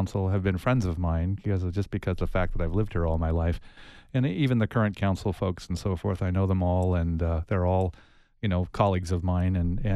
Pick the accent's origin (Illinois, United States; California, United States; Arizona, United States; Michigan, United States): Arizona, United States; Tucson; I was born and raised in Tucson. My folks came to Tucson.